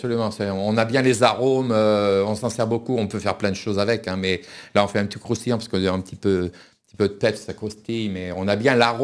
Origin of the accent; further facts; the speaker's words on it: Pays de la Loire, France; parce que chez nous en Vendée, on mange beaucoup de haricots blancs